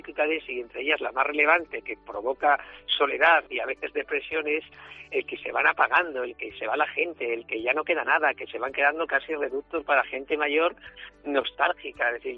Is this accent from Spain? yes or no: yes; León, Castile and León, Spain; Y es como las médulas de mi tierra, el León.